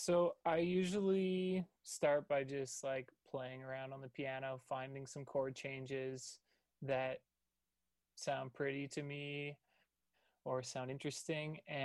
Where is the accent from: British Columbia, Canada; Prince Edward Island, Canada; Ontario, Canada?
British Columbia, Canada; Vancouver; I'm from Vancouver, so I can give a little Vancouver shout out.